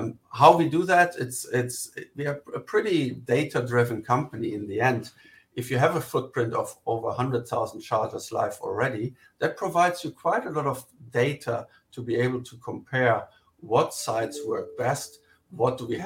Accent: Germany; English is a second language; now in United States; You hear from my accent, I'm actually German. And in Europe or in Germany, as a private person, you don't really drive pickup trucks.

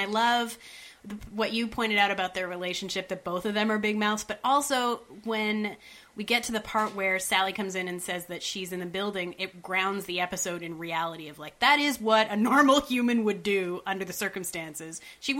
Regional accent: Canada; In my life. I'm from Canada. We had different... I mean, I'm not from the same part of Canada that Dave was.

